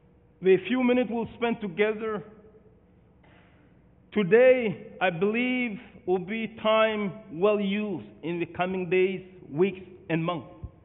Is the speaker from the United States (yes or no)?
no; Mali; born there; English is a second language; moved away as an adult; also born or lived in Senegal; I was born in Mali, but at a certain time